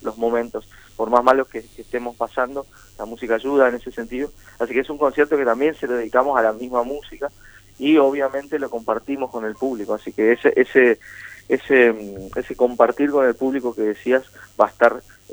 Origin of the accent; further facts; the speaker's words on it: Chaco, Argentina; Marcelo y yo somos de Chaco y Ariel es de Chubut